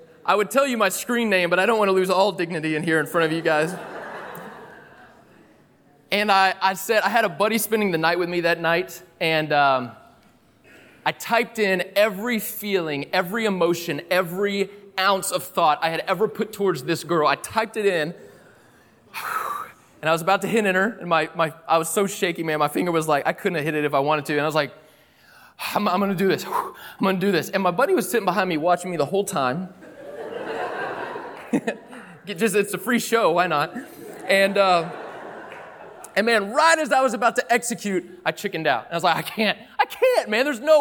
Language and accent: English; Tennessee, United States; I grew up in East Tennessee, all right? And so she had this Southern drawl about her.